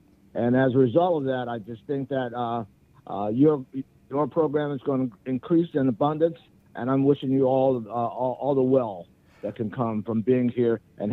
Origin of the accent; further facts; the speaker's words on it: Little Rock, Arkansas, United States; now in Hilton Head Island, United States; No. I am from Little Rock, Arkansas, who a young guy who had no idea what investment banking was. I went to Solomon in 81, and now I'm living in Hilton Head Island, South Carolina.